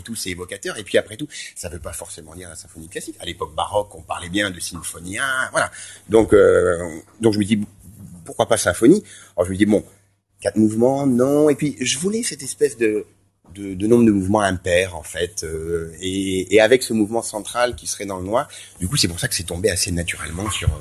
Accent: Canada; born there; Je suis né au Canada de parents français.

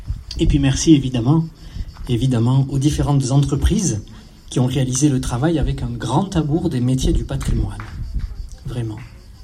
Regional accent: Provence-Alpes-Côte d'Azur, France; Moi, je suis provençal.

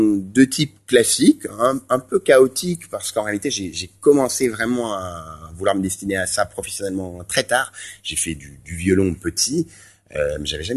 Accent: Canada; born there; Je suis né au Canada de parents français.

